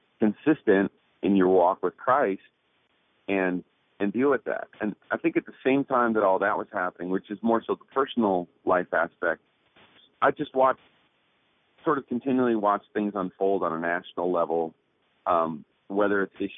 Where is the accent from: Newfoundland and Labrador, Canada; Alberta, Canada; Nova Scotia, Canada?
Newfoundland and Labrador, Canada; also born or lived in Phoenix; now in Nashville, United States; Obviously, the fact that I'm from Newfoundland, Canada, is a huge point of pride.